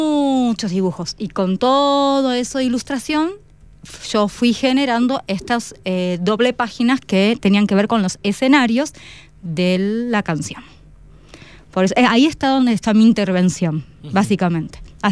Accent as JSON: {"language": "Spanish", "region": "Buenos Aires", "country": "Argentina", "said": "De Buenos Aires."}